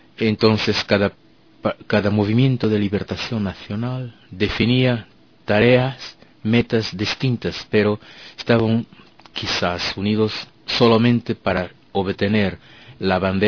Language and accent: Spanish; Angola; soy angolano